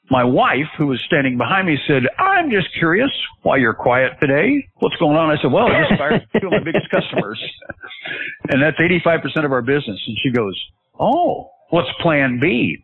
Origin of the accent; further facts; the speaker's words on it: Dallas, Texas, United States; born there; I was born in Dallas. I was born in Dallas at a very early age. I wanted to be close to my mom, so I'm coming home.